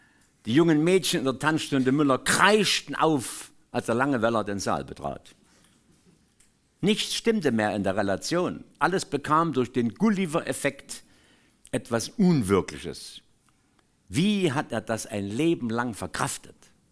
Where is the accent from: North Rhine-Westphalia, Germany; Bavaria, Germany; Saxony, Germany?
Saxony, Germany; Zwickau; wohnt in meiner Heimatstadt Zwickau im Haus gegenüber